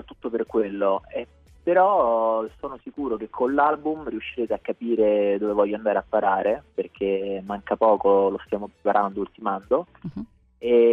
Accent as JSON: {"language": "Italian", "town": "Rome", "region": "Lazio", "country": "Italy", "said": "Io da romano, però nell'ultimo periodo, negli ultimi due anni"}